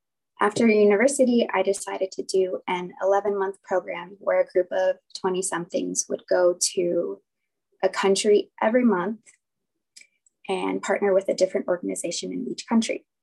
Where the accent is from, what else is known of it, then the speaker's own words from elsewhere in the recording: San Diego, California, United States; I'm 27 and I'm from San Diego.